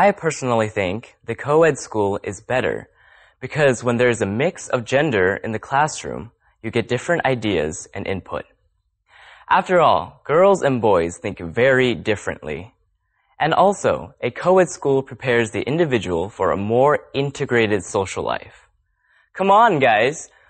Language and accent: English; Los Angeles, California, United States; I'm from Los Angeles, California.